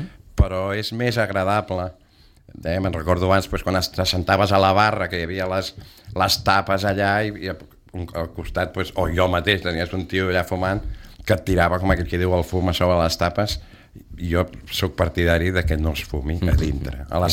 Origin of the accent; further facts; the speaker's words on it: Barcelona, Catalonia, Spain; jo vaig néixer a Sarrià, que era un poble que a Barcelona es va annexionar.